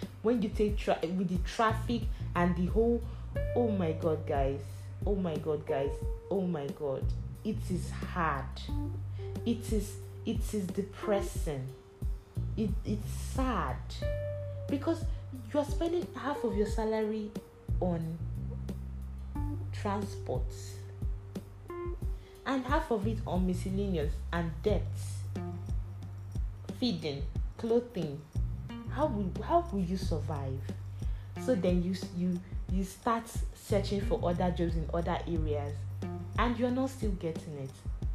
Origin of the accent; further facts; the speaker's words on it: Nigeria; The first on my list as a Nigerian is NYSC, guys.